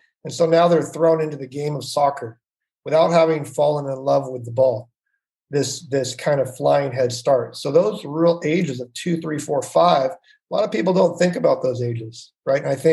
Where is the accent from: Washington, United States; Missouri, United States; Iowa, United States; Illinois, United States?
Washington, United States; Seattle; So I grew up in Seattle, Washington, up in the Northwest.